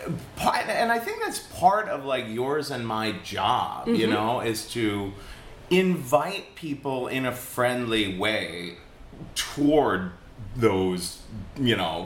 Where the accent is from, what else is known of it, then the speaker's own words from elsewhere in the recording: Cincinnati, Ohio, United States; So I grew up in Cincinnati, Ohio, which is very Republican.